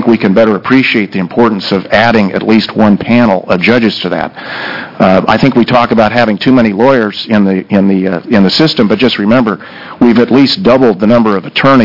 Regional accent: Klamath Falls, Oregon, United States; I grew up in Klamath Falls, Oregon, where my dad had a small propane gas business

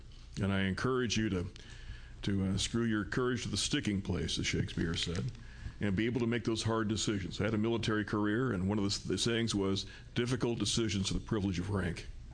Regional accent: Philomath, Oregon, United States; I'm from Philomath. I work with the Oregon Youth Authority.

